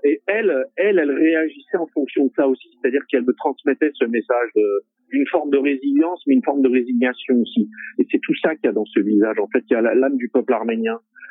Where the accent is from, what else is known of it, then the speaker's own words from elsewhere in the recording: Alfortville, Île-de-France, France; je suis né à Alfortville, il y avait énormément de rescapés du génocide, moi, quand j'étais petit, ici.